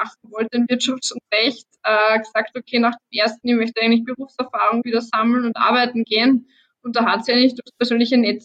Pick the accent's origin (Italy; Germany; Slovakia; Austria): Austria; Lower Austria; als gebürtige Waldviertlerin, also ich habe zwar Kärntner Wurzel im Raum Radenthein von meinem Opa